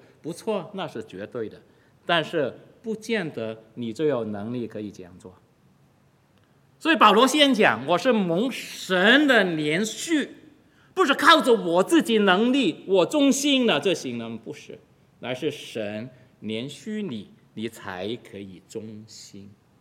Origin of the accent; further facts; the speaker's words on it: Hong Kong; 从前在我年纪小的时候在香港